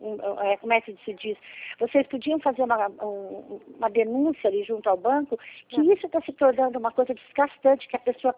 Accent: Maringá, Paraná, Brazil; now in Rio Grande do Sul, Brazil; Eu reconheço, eu sei, porque eu sou de Maringá. Eu moro aqui no Rio Grande do Sul, mas sou de Maringá.

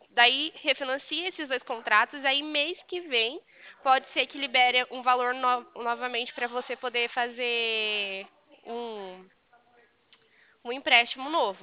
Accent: São Paulo, Brazil; eu sou do estado de São Paulo.

